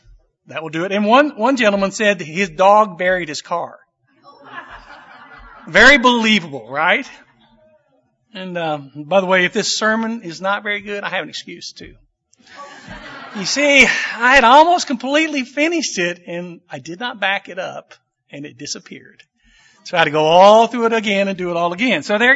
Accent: Indiana, United States; now in East Texas, United States; Yes, we're from the East Texas area. We've been there 40-some years. Both my wife and Rich and I are from southern Indiana. But the cold winds blew us down south, and we stayed there.

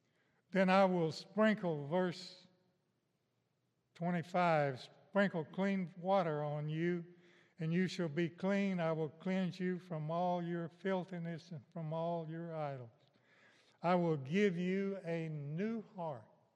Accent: Mississippi, United States; like we sowed Lespedeza's seed in where I grew up in Mississippi.

